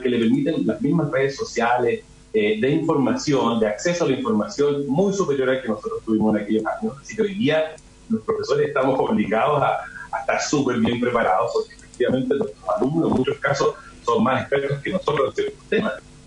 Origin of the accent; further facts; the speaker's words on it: Chile; nosotros somos cocineros chilenos